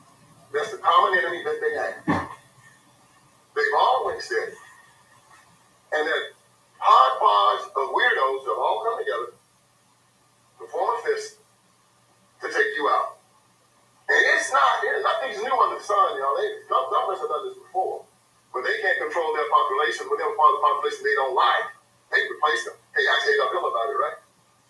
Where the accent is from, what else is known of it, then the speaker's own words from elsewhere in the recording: Brownsville, Tennessee, United States; The Grand Wizard of the Tennessee Klan lived in my hometown, Brownsville, Tennessee.